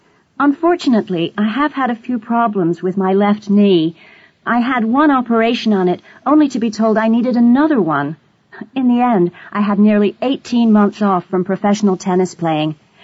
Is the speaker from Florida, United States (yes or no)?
no; Louisiana, United States; I was born on May 10th, 1981, in Louisiana in the USA.